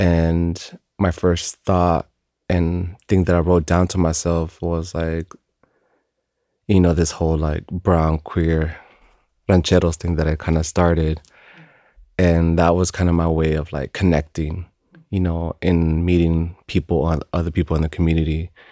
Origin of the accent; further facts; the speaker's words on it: Dallas, Texas, United States; born there; also born or lived in Tamaulipas, Mexico; I was born in Dallas, Texas. But I also like to claim a lot of like Tamaulipas